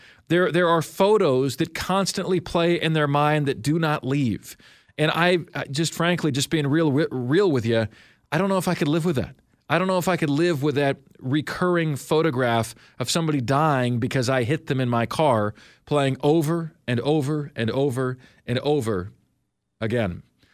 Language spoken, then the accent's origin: English; Syracuse, New York, United States; born there; I was born, and you guys don't know this, I was born in Syracuse, New York, okay?